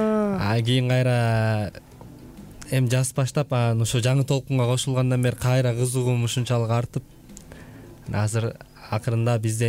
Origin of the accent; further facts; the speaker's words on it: Kögöy, Naryn Region, Kyrgyzstan; Мен Нарын областына караштуу Жумгал районунун Көгөй деген айылында туулгам. Жумгалда өсүп чоңойгом.